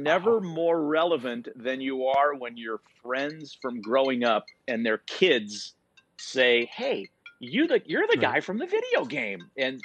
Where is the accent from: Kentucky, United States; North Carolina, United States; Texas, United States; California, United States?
California, United States; Oakland; And growing up in Oakland as an Oakland A's fan, I remember the A's winning a half, beating the Royals, and then getting swept by the Yankees.